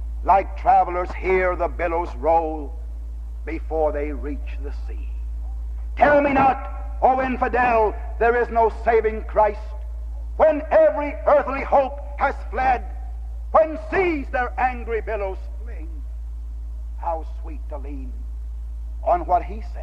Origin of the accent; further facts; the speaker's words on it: San Antonio, Texas, United States; I remember when I was growing up in my hometown in San Antonio, my mother spanked in our home.